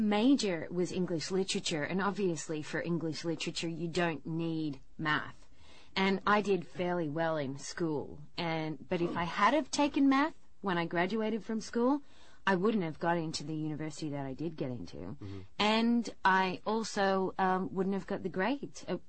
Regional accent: Australia; I grew up in Australia.

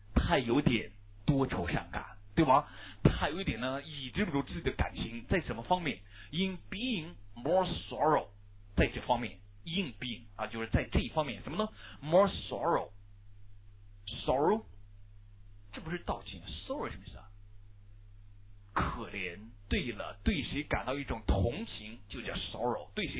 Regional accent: China; 我们中国人叫吗，叫什么，一些报纸报刊被人们称为喉舌

